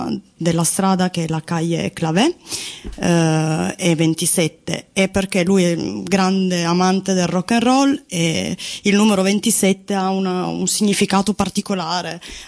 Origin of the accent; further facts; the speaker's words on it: Turin, Piedmont, Italy; moved away; noi siamo di Torino, scappati tra virgolette per alcune ragioni di lavoro